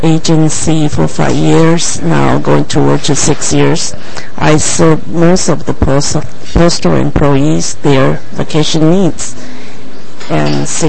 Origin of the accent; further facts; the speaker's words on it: Taiwan; English is a second language; now in California, United States; I'm a Chinese, so I speak Mandarin, and I'm from Taiwan, I speak Taiwanese as well.